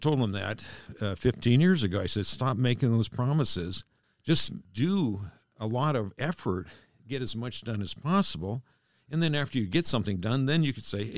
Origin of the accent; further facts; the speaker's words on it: Bremerton, Washington, United States; Now, to set the record straight, I was born in East Bremerton, okay? It's a big difference.